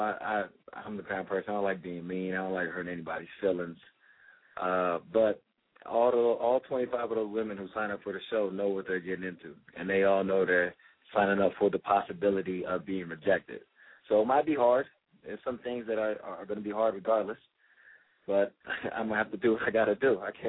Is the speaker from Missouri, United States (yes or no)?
no; Houston, Texas, United States; Now, growing up in Houston, I got a black mom. I got a black daddy.